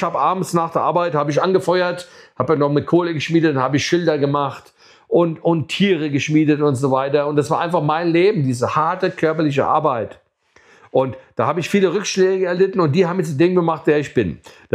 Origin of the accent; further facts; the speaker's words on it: Hesse, Germany; in diesem Ort, wo ich groß geworden bin. Ne? Ich sage immer die Perle in der Wetterau